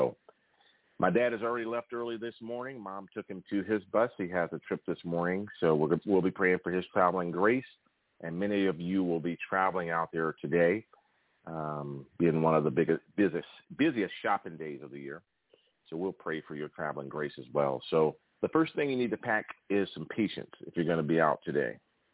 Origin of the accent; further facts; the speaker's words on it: Tennessee, United States; And today I'm visiting my hometown in Tennessee, and it's always something special for me when I visit my hometown